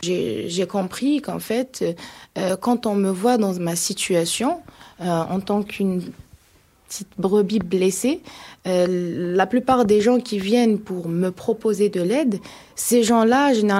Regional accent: Algeria; now in France; Je suis algérienne. Je suis arrivée en France en 2016 avec en tête le rêve américain en France.

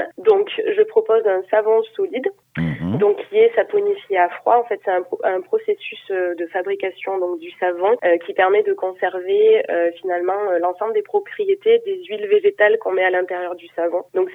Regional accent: Aurillac, Auvergne-Rhône-Alpes, France; Oui, je suis originaire du Cantal. J'ai grandi dans le Cantal, à Aurillac, et toute ma famille est originaire du département également.

